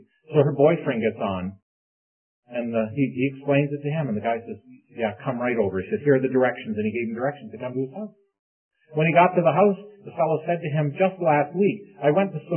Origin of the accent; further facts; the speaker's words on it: St. Catharines, Ontario, Canada; I'm just from St. Catharines across the lake.